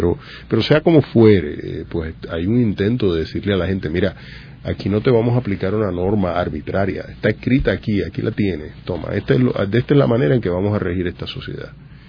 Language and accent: Spanish; Puerto Rico; Nosotros en Puerto Rico tenemos el código civil español